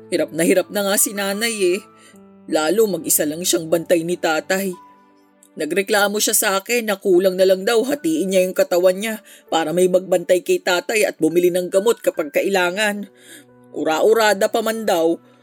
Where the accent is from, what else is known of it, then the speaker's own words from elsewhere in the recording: Sorsogon, Bicol Region, Philippines; Kaso ang pinakamalapit naming kamag-anak ay nasa Albay pa, tapos taga-Sursugun kami.